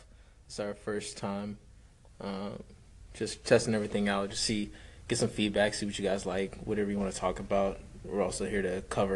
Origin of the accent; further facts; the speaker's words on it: Houston, Texas, United States; We're both from Houston. Both went to Notre Dame. Now we're both on to other things. I'm back in the city going to business school at Texas Southern University.